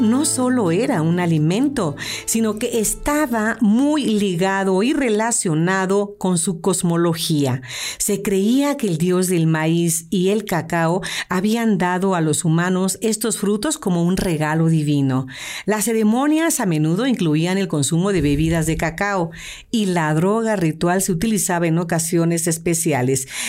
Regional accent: Mexico

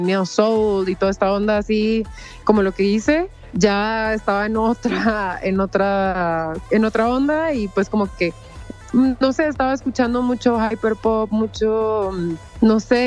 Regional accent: Costa Rica; also born or lived in Mexico; now in Guatemala; yo nací en México, pero me crié en Costa Rica y hace 6 años vivo en Guate. Entonces, sí, es una mezcla, pero realmente sí me considero más como centroamericana, pues tomando en cuenta que la mayor parte de mi vida la he vivido en países de Centroamérica

